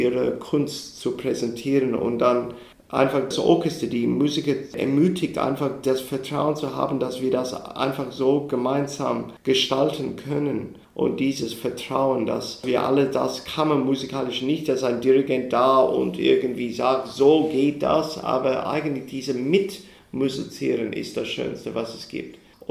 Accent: Australia; German is a second language; wenn ich als Australier mit Didgeridoo auftrete

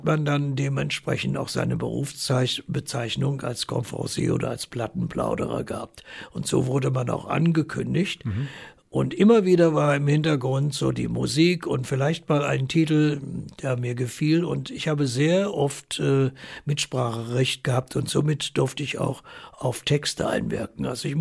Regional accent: Göttingen, Lower Saxony, Germany; besonders hier in meiner Heimatstadt Göttingen

